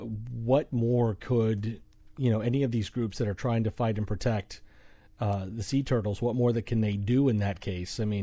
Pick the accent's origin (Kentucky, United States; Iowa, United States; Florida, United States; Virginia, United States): Florida, United States; This is one that many of us may know because I grew up in Florida, so I know this one, the issue with lights.